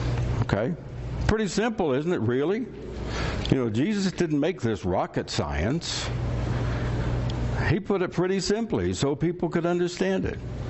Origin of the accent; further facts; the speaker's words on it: West Virginia, United States; Now, I'm from West Virginia. I know what cities on hills look like.